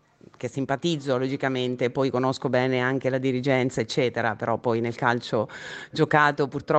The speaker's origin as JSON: {"language": "Italian", "region": "Marche", "country": "Italy", "said": "Sì, in effetti, perché io sono marchigiana, ho vissuto 9 anni a Matetica"}